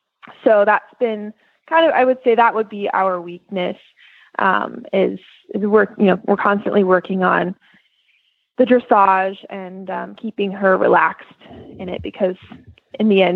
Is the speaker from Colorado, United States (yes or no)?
yes; Colorado, United States; So I'm from Colorado. My mom has a training facility there.